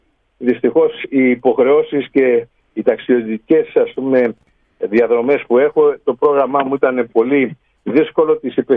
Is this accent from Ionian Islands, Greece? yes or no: no; Chios, North Aegean, Greece; Αυτό ήταν κάτι που δεν το έχω ξαναδεί στο νησί μου, θα σας είμαι ειλικρινής.